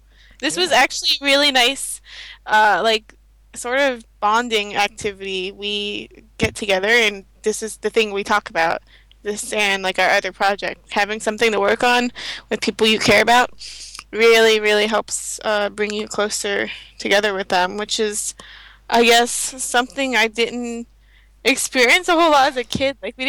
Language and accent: English; Virginia, United States; born there; Well, I actually was born on the East Coast. I was born in Virginia.